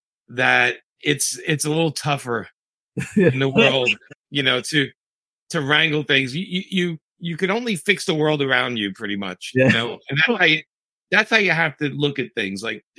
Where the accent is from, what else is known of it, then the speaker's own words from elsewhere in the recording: Brooklyn, New York, United States; When I was a kid, I grew up in Brooklyn, New York, right?